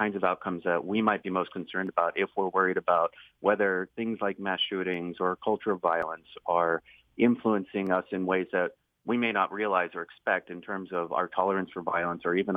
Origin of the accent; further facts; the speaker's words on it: Tennessee, United States; Even the hometown I grew up in Tennessee, had a copycat threat.